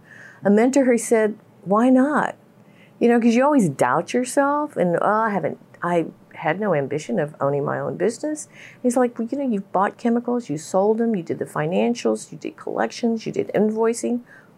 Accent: United States; And at the time, so, you know, I'm Japanese American.

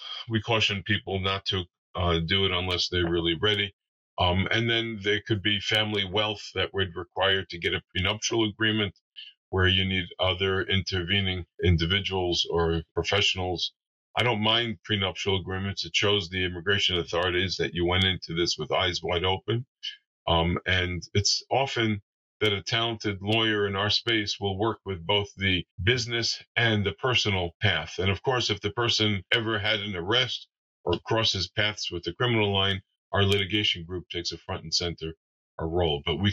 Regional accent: United States; And I say that embarrassed, truthfully, as an American

